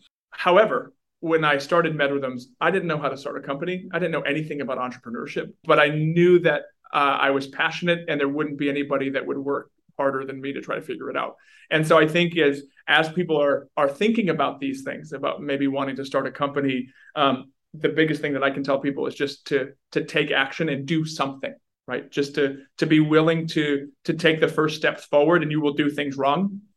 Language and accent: English; West Enfield, Maine, United States; I grew up in the big city of West Enfield, Maine, graduated from Penobscot Valley High School. I had about 45 kids in my graduating class, and that was consisting of 9 towns